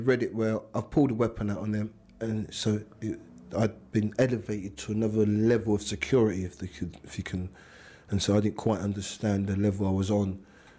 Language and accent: English; Brixton, London, United Kingdom; born there; I was born in Brixton, Lambeth Hospital. I was born in Brixton. My mum and my family all lived around Acre Lane, Trent Road, around that side of Brixton, then the windmill, Brixton Hill. I was in London until I was about six.